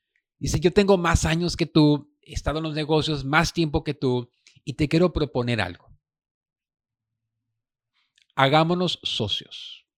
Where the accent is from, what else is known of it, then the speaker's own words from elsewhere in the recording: Mexico; No, pues como buen mexicano me enchilé.